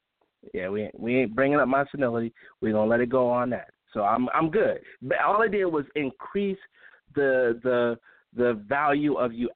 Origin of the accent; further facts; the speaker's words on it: Chicago, Illinois, United States; See, I'm from Chicago, so cold don't mess with me